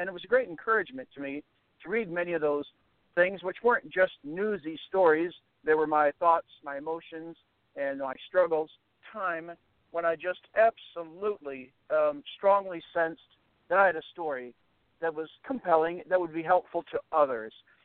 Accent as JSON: {"language": "English", "region": "Michigan", "country": "United States", "tie": "born or raised there", "also_born_or_lived": "Colorado / Texas / California / Indiana", "moved": "as an adult", "lives_now": "Shreveport, United States", "said": "Tony, I originally grew up in Michigan, and I moved to Colorado when I attended the U.S. Air Force Academy right after high school"}